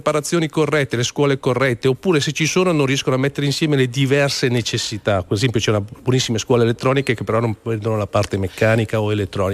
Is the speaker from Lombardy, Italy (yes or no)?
yes; Milan, Lombardy, Italy; sono di Milano, e il tranviere per me era una figura di un certo tipo